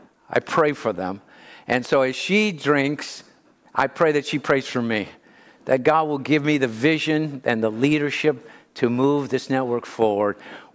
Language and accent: English; Pacoima, California, United States; Now, you have to be from Pacoima to tell that story. And I am from Pacoima.